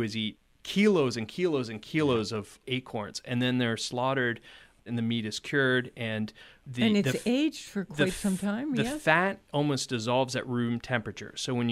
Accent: United States; As an American, it feels sort of... You're self-conscious thinking, do I know these people?

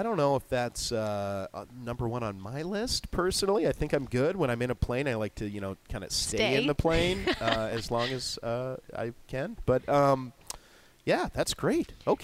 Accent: Minnesota, United States; I grew up in Minnesota, you know, up in the lakes, up in the woods.

